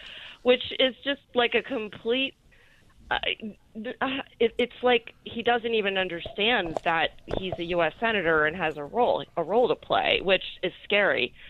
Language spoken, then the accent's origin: English; Syracuse, New York, United States; I grew up in Syracuse, to be fair, so cold was relative